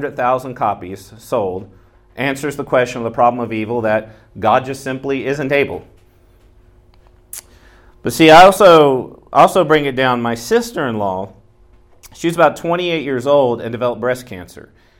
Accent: Memphis, Tennessee, United States; even where I come from, I'm actually originally from Memphis, Tennessee, the home

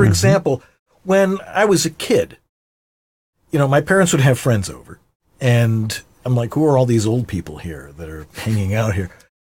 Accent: Buffalo, New York, United States; So you're from Cleveland. I'm from Buffalo.

